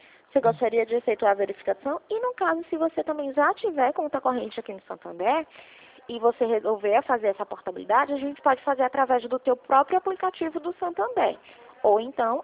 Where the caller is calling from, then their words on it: Recife, Pernambuco, Brazil; Eu falo aqui de Recife.